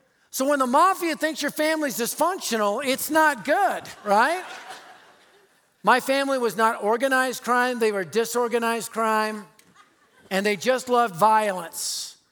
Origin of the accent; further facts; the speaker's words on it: Denver, Colorado, United States; It really is the story of my life growing up in North Denver. Now, they call it the Highlands today, the Highlands.